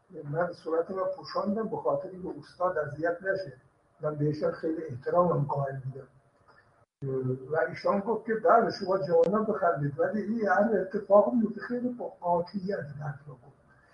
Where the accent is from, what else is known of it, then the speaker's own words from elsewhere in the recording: Iran; گفتم که من ایرانی هستم